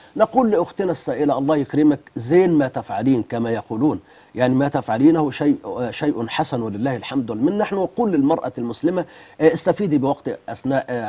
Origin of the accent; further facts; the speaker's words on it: Egypt; عندنا في مصر هنا